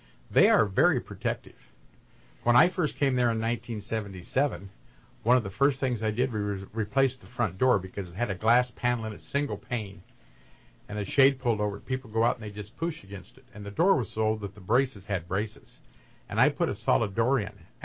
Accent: Redding, California, United States; I was in Atlanta, and somebody said, where are you from? And I said, Redding, California

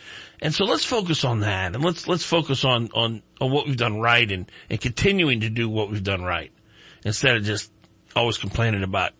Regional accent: New Orleans, Louisiana, United States; now in Reading, United States; And I'm from New Orleans originally.

